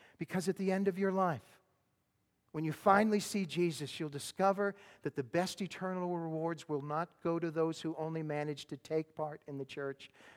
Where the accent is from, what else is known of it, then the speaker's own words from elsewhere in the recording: Massachusetts, United States; My defense, I grew up in Massachusetts, northeastern Massachusetts.